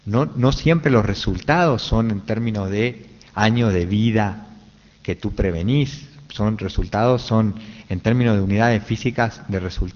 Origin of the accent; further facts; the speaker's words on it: Uruguay; now in United States; Primero, yo estudio en Estados Unidos, no soy americano. Yo soy uruguayo.